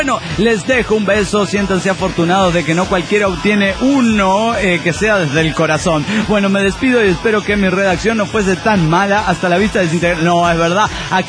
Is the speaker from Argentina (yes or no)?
yes; Santa Fe, Argentina; Soy de Santa Fe, Argentina, ¿viste?